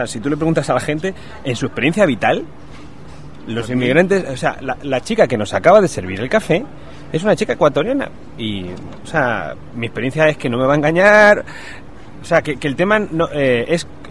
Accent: Spain; nosotros que somos españoles y vivimos lo de la valla para la sociedad española no es sostenible moralmente

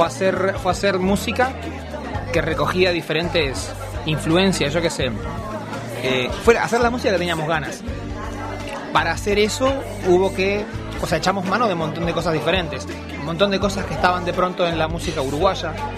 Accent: Mexico; Yo me crié en México y me crié rodeado de mexicanos, pero de argentinos, de chilenos, de guatemaltecos, de un montón de gente de muchos lados.

